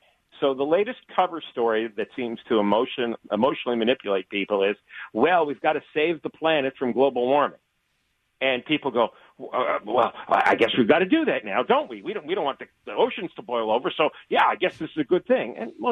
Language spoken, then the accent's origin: English; New Jersey, United States; No, I grew up in New Jersey